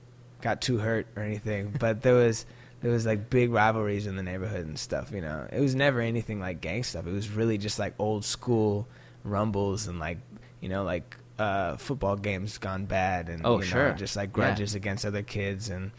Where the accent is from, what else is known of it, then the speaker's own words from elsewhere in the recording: Shoreline, Washington, United States; also born or lived in Seattle; I was born in the Capitol Hill Group Health. Okay. And then I grew up around Fremont the first few years of my life, and then I lived in Shoreline for most of my youth.